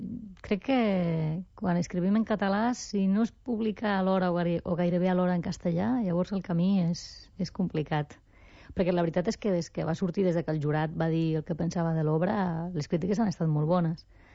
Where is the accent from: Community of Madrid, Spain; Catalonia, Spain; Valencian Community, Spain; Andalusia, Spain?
Valencian Community, Spain; Valencia; first language Spanish; Catalan is a second language; El castellà és la meva llengua materna, el que passa que el català és com la meva llengua formal. Jo vaig estudiar a l'institut a València en català, vaig estudiar les dues carreres que tinc en català